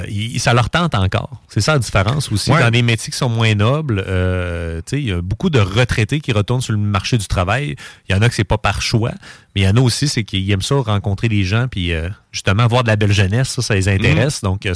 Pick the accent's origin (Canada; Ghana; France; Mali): Canada; Quebec City, Quebec; Je viens de Québec, là, je viens de Charlebourg.